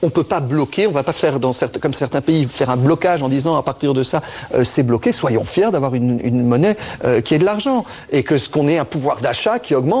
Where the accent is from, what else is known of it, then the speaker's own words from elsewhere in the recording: Luxembourg; vous devez comprendre qu'en tant que luxembourgeois, on est fiers si on pouvait avoir un candidat luxembourgeois à la présidence.